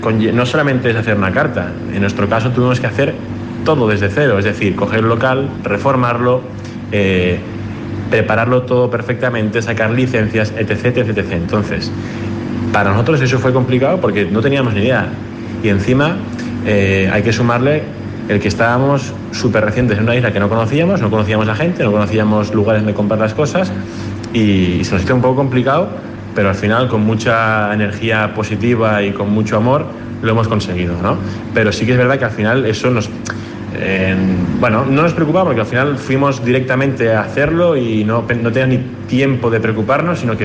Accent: Barcelona, Catalonia, Spain; now in Fuerteventura, Spain; yo de Barcelona, no somos majoreros

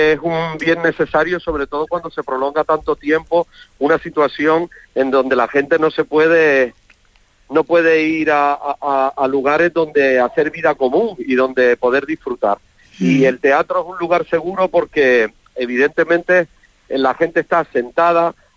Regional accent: Las Palmas, Canary Islands, Spain; soy de Las Palmas, soy canario, y Antonia San Juan también

